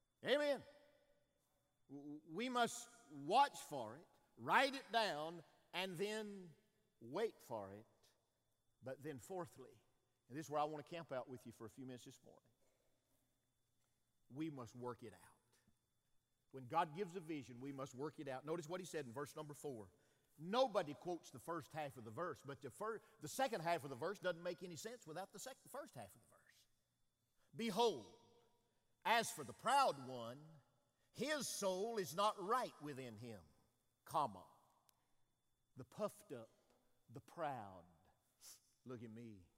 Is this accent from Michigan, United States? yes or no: yes; St. Clair Shores, Michigan, United States; born there; I said, wonderful. I was born in Michigan. She said, really? I said, yeah, St. Clair Shore.